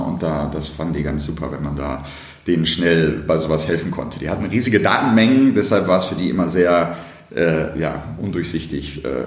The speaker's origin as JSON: {"language": "German", "town": "Dortmund", "region": "North Rhine-Westphalia", "country": "Germany", "tie": "born or raised there"}